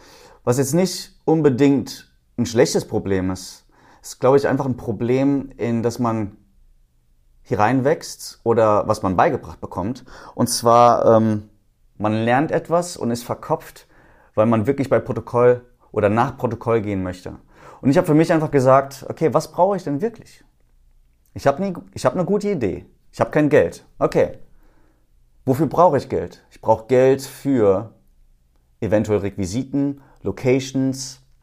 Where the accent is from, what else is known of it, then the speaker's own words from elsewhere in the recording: Cologne, North Rhine-Westphalia, Germany; also born or lived in Saarbrücken; now in Los Angeles, United States; Ich komme aus Köln, wohne jetzt seit 2018 in Los Angeles.